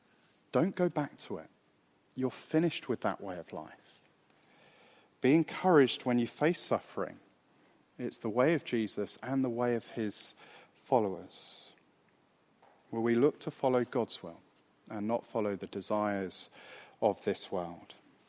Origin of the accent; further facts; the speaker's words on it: London, United Kingdom; When I grew up in London, and so growing up, we lived on the edge of London.